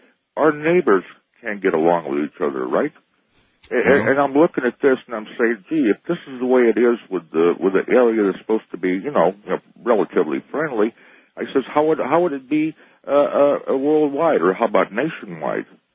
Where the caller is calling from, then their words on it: Oregon, United States; I'm calling you from the Oregon coast.